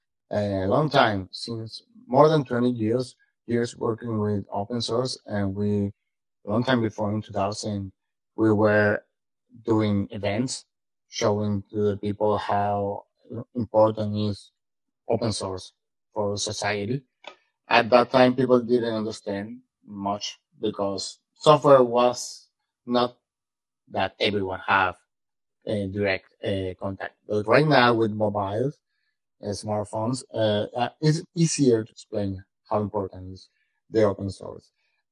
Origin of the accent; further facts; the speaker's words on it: Venezuela; I'm from Venezuela, and that shaped me, what this Venezuelan situation political and economical situation shaped me as who I am right now.